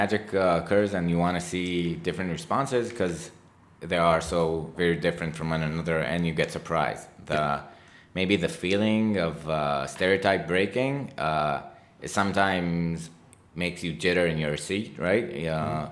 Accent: Jerusalem, Jerusalem District, Israel; English is a second language; I think growing up in Jerusalem, we before the wall

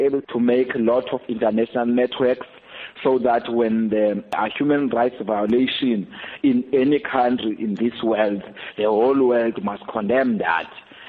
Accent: South Africa; So we are prepared as South Africans

